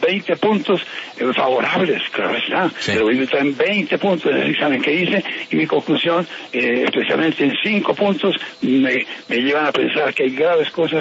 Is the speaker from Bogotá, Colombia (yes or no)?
no; Garzón, Huila, Colombia; en el diario de Huila, que es mi tierra. Yo soy oriundo de Garzón Huila, en donde fui obispo, lo mismo que fui en Armenia, ahora con 44 años de episcopado